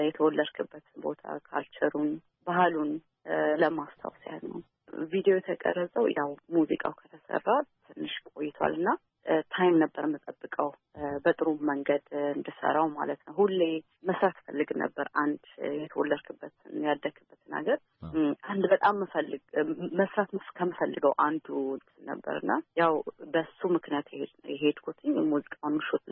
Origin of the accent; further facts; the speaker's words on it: Gondar, Amhara, Ethiopia; ያው ያደኩበት ጎንደር ሀገር ነው።